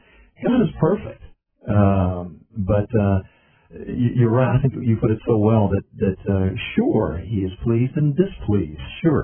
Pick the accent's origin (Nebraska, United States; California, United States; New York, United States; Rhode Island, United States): California, United States; Or I'm from California.